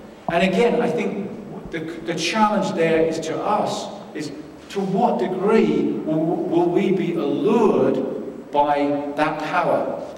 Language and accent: English; England, United Kingdom; Think of my country, I come from England.